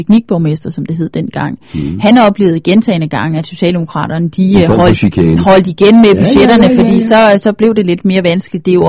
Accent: West Jutland, Denmark; nu er jeg jo fra Vestjylland, så det ligger mig jo sådan lidt fjernt at rose mig selv

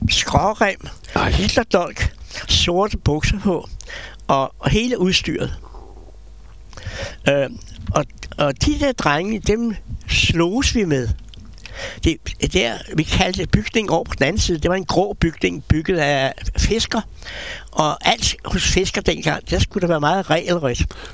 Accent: Amager, Capital Region of Denmark, Denmark; Men det var min barndom der i Dalføret, ja, på Amager.

